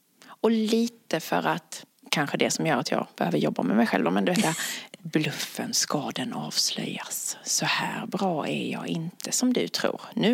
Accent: Sweden; born there; first language Swedish; Även om jag är född i Sverige, jag har bara ett modersmål, jag kan bara prata svenska, kan inte prata något annat språk, men engelska som man har lärt sig i skolan.

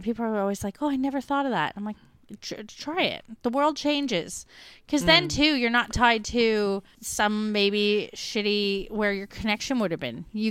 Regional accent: Melbourne, Victoria, Australia; We're from Melbourne.

